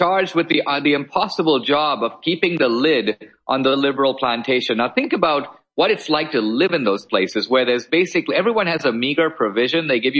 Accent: India; now in United States; I grew up in India. It's a country run by gangs, slumdog millionaire style. I came to America for something different.

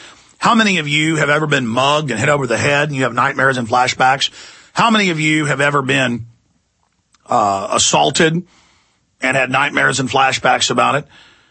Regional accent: Dallas, Texas, United States; I've not gone through, 1/100th of what people in the military have, but I grew up in Dallas.

